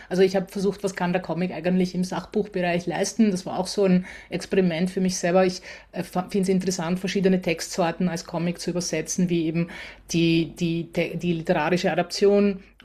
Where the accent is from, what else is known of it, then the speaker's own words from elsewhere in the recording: Austria; ich als Österreicherin konnte endlich den Ort besuchen.